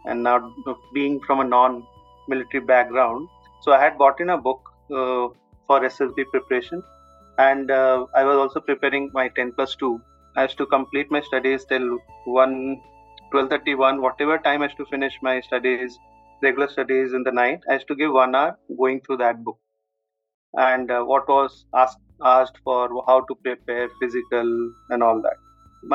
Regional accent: Kanpur, Uttar Pradesh, India; also born or lived in Kolkata; I had just maybe initial 6 months to 1 year in Kolkata. Post that, I had my formative years, schooling, all there in Kanpur.

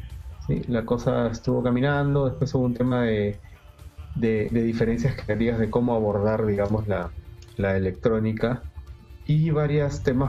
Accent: Lima, Peru; soy de Lima, Perú.

